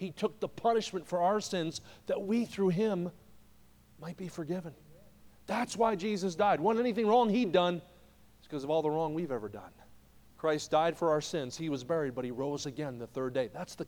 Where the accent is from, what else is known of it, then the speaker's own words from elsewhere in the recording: New Jersey, United States; I grew up in New Jersey, and I was a Penn State football fan growing up.